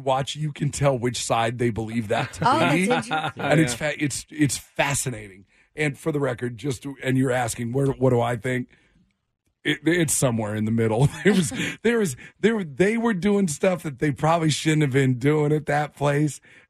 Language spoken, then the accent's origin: English; Schertz, Texas, United States; People don't leave Schertz, Texas.